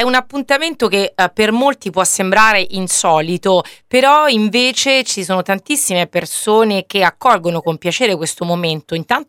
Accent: Latina, Lazio, Italy; siamo di questa città, siamo di Latina.

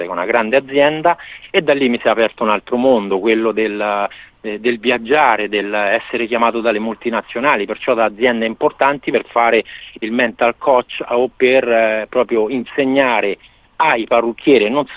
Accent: Sabaudia, Lazio, Italy; e tutta Sabaudia, perché qui ha risposto tutta Sabaudia, perciò tutto il mio paese ha risposto in modo positivo

